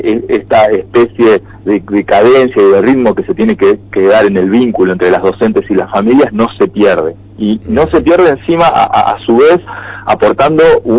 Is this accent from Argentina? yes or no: yes; Tucumán, Argentina; los temas que son importantes como tucumanos, como parte de la provincia.